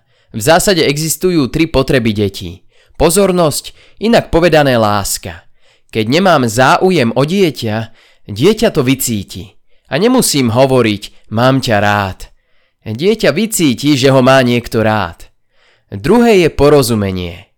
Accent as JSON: {"language": "Slovak", "town": "Bratislava", "region": "Bratislava Region", "country": "Slovakia", "tie": "born or raised there", "also_born_or_lived": "Prague", "said": "Inak som žil stále v Bratislave a stále držím na Bratislavu."}